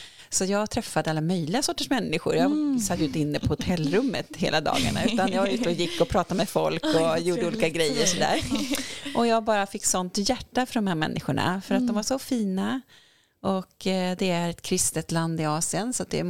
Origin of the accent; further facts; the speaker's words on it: Uppsala, Uppsala County, Sweden; now in Gothenburg, Sweden; jag är från början Uppsalabo där jag växte upp. Sen har jag bott i Göteborg snart lika länge som jag bodde i Uppsala, vilket är fruktansvärt länge. Jag bor ute på Donsö i Göteborgs skärgård och jag har min familj där.